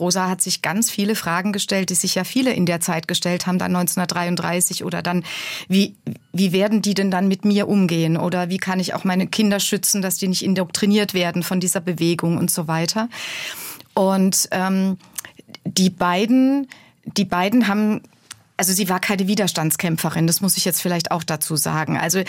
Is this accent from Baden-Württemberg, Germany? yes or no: yes; Dossenheim, Baden-Württemberg, Germany; weil ich komme aus der Kurpfalz. Das sind kurpfälzische traditionelle Rezepte.